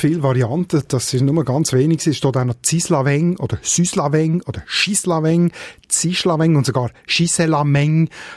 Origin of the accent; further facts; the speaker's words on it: Switzerland; vor allem zu Berlin gebraucht. Und nicht bei uns in der Schweiz.